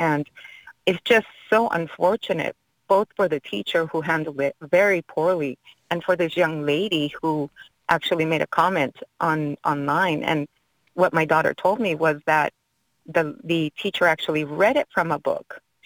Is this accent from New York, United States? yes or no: no; California, United States; now in Jacksonville, United States; my husband and I really never had any incidents because we were raised in California.